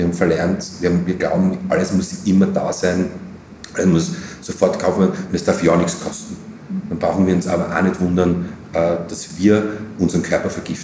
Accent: Graz, Styria, Austria; weil natürlich als Grazer, als Steirer, was in seiner Heimat zu machen, ist natürlich eine lässige Geschichte.

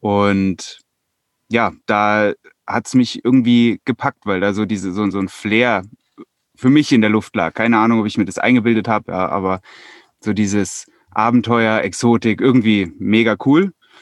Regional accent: Hesse, Germany; moved away; Ich komme ursprünglich mal aus Hessen. Das hat mit dem Ganzen aber wenig zu tun. Ich bin vor 15 Jahren nach Bayern gezogen

